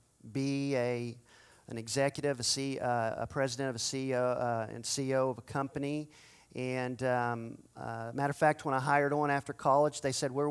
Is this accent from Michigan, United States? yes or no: no; Oklahoma City, Oklahoma, United States; I'm from Oklahoma City. So, you know, Jesus was certainly, that's kind of like the buckle of the Bible belt.